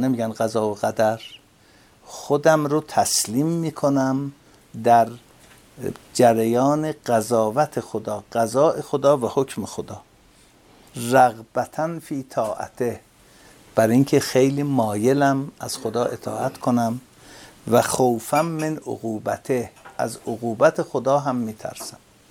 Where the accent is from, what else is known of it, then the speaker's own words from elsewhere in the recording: Tehran, Tehran Province, Iran; از قیافه و لباس پوشیدنم فهمیده بود که من تهرانیم.